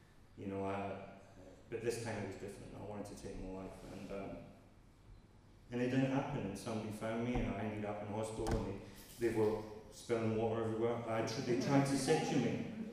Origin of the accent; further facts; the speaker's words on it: Scotland, United Kingdom; When I was growing up in Scotland, I was talking about this earlier, CIA? I was brought up in a Protestant religion